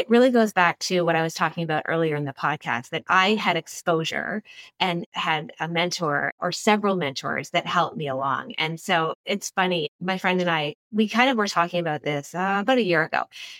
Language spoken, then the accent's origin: English; Ontario, Canada; I grew up 3 hours outside of Toronto on a farm. So rural community, went to university and then ended up in Toronto, not knowing anyone.